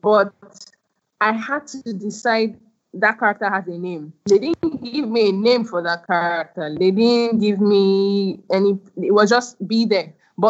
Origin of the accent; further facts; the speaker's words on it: Lagos, Nigeria; I'm not South African. I'm Nigerian. I'm Lagosian. I'm a Yoruba girl.